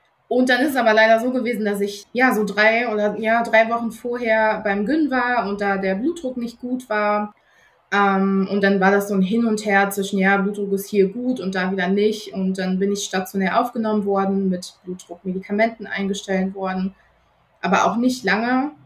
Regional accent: North Rhine-Westphalia, Germany; born there; moved away as an adult; ich bin 31, komme gebürtig aus dem Ruhrgebiet und bin 2016 für meine Hebammenausbildung hier ins schöne Emsland gezogen.

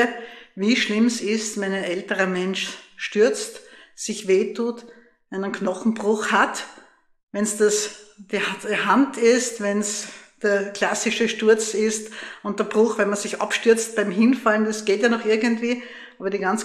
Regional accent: Graz, Styria, Austria; außerdem sitze ich nicht in meiner Orde in Steyr oder in Wien, sondern ganz woanders. Nämlich im schönen Graz, meiner Heimatstadt.

